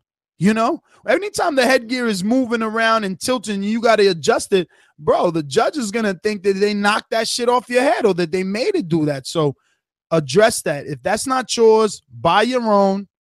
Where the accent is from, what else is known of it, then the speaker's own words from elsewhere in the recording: East Coast, United States; I'm from the East Coast, so don't, you know, maybe filter it through Jose